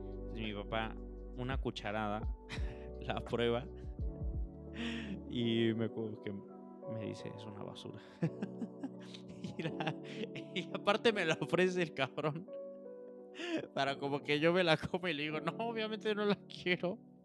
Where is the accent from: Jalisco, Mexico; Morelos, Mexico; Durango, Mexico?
Morelos, Mexico; Yecapixtla; born there; a Yecapixtla, que es el pueblo donde yo nací